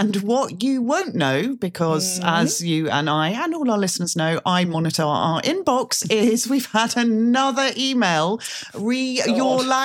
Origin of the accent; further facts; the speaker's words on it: Australia; Well, as you know, being an Australian, it's clearly a very long way from London to Australia